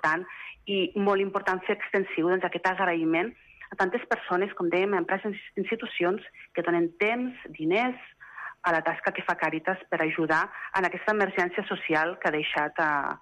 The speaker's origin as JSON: {"language": "Catalan", "region": "Catalonia", "country": "Spain", "said": "nosaltres, que som del Priorat"}